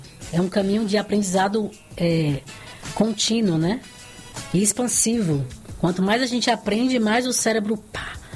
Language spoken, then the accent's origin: Portuguese; Paripiranga, Bahia, Brazil; Por isso que eu falo que eu sou de Paripiranga mesmo, a Malhada Vermelha.